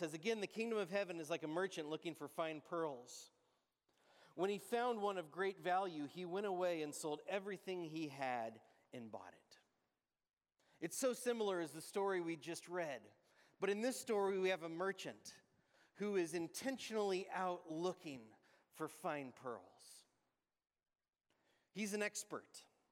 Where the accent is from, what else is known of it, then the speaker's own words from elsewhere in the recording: California, United States; also born or lived in Los Angeles; To be honest, 9 years in Los Angeles, I wasn't a city boy. I'm from Northern California, more of a suburban guy myself.